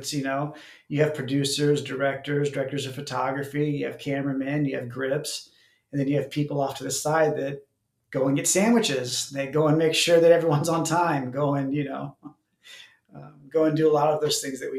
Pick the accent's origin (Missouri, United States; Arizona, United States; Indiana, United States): Missouri, United States; Kansas City; I came from Kansas City. I've born and raised in Kansas City